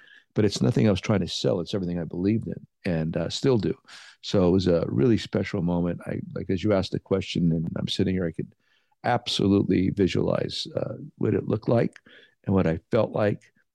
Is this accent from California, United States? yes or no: no; Pennsylvania, United States; You know, I'm from Pennsylvania. I've lived in a lot of places, but when you go back there, it just wow, everything.